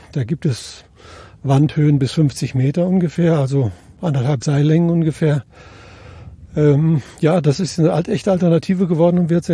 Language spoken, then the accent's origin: German; North Rhine-Westphalia, Germany; Ich komme dann aus der Nähe vom Ruhrgebiet.